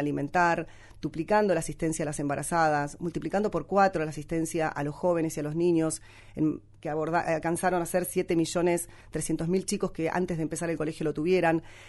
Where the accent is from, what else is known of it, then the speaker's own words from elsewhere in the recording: Argentina; porque somos los argentinos que en agosto el 73% de los argentinos votó